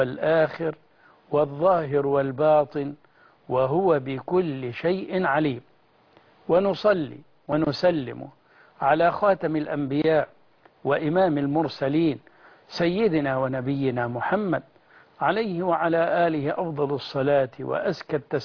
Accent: Egypt; اللهم احفظ بلدنا مصر

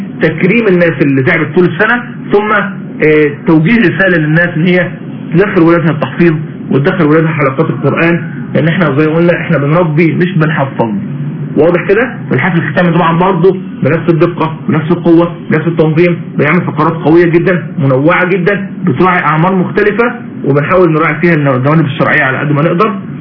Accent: Mansoura, Dakahlia, Egypt; يعني مثلا احنا من المنصورة فنطلع دمياط الجديدة

